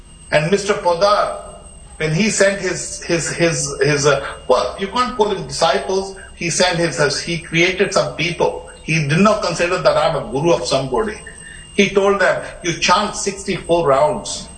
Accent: India; now in England; When I was in India, I was born in India. And I brought up in India. And even living in England, I was never in England. I was always in India

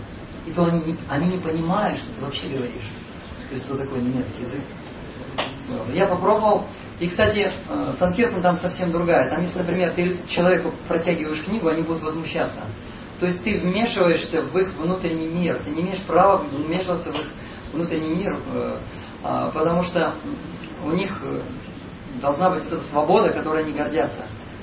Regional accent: Moscow, Russia; а откуда, говорит, вы смотрите на меня? Я говорю, из Москвы.

